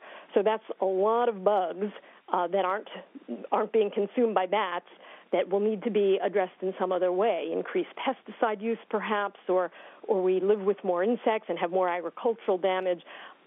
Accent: Pennsylvania, United States; now in Maryland, United States; I live in Maryland. I grew up in Pennsylvania.

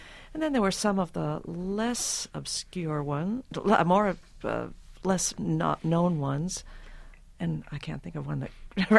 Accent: Boston, Massachusetts, United States; I grew up in Boston, and there was a disc jockey there who played that music

